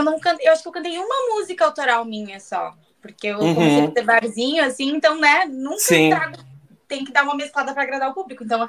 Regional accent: Santa Maria, Rio Grande do Sul, Brazil; eu tenho 26 anos, eu sou natural aqui de Santa Maria, tá?

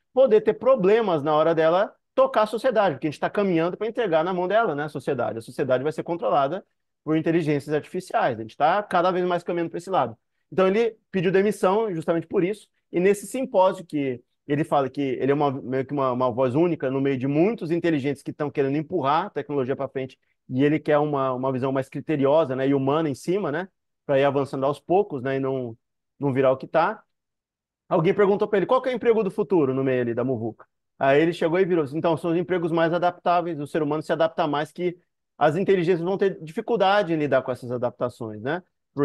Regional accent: Brazil; A gente sabe como brasileiro que dependendo do jeito que você fala as palavras, a palavra em si, ela significa uma coisa.

